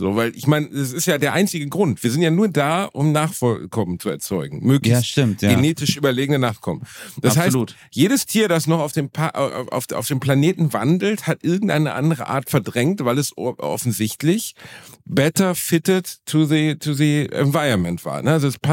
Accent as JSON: {"language": "German", "country": "Germany", "said": "Ich bin Deutscher."}